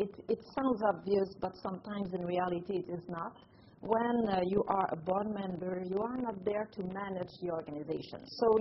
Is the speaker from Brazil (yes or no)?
no; Quebec, Canada; I'm very proud of being Canadian, being a Quebecer